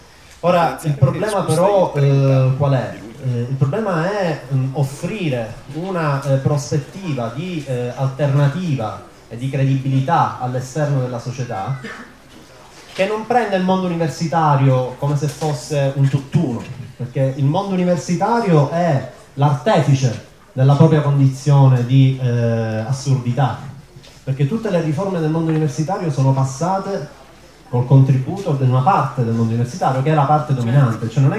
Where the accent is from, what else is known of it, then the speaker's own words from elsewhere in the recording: Palermo, Sicily, Italy; vengo da Palermo.